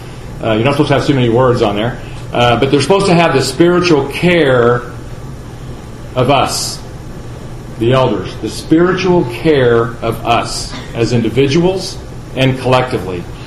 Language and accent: English; Houston, Texas, United States; As you know, we're from Houston, Texas. You and I, we're from Houston, Texas